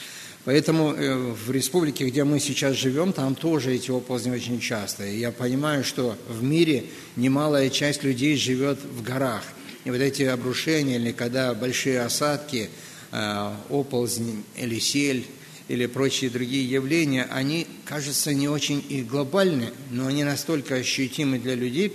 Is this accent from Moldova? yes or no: yes; Moldova; Я вырос в Молдавии, и там оползни – это было национальное бедствие.